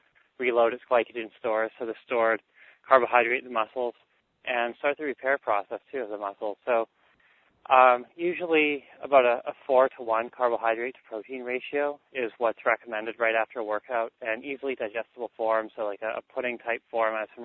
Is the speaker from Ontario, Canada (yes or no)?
no; Vancouver, British Columbia, Canada; I grew up in Vancouver, so it was just a short drive down to Seattle